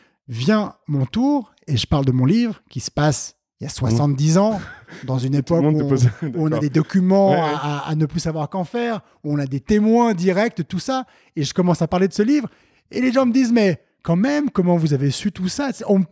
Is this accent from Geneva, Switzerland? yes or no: yes; Geneva, Switzerland; born there; Je suis né à Genève, mais d'une mère qui est née française.